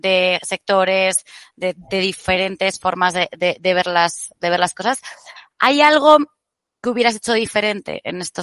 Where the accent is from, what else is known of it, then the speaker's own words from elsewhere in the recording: Spain; now in Mexico; Yo soy española, evidentemente, y me pasa lo mismo.